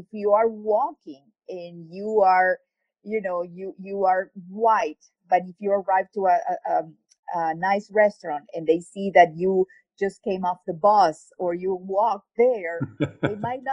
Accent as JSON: {"language": "English", "country": "Venezuela", "tie": "born or raised there", "moved": "yes", "lives_now": "France", "said": "the first thing that I learned when I moved to France was that, you know, growing up in Venezuela, we are very mixed."}